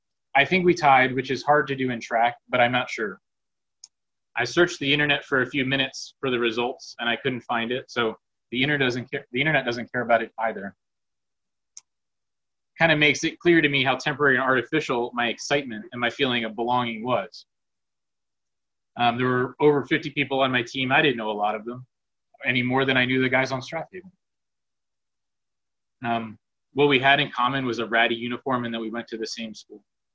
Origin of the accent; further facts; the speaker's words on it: Pennsylvania, United States; I grew up right outside of Philly, went to a large public high school there with 4,000 students.